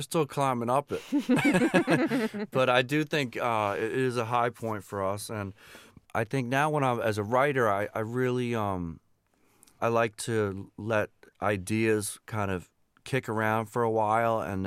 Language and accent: English; Philadelphia, Pennsylvania, United States; now in Boston, United States; you know, I'm from Philly. I live in Boston, but I love New York City.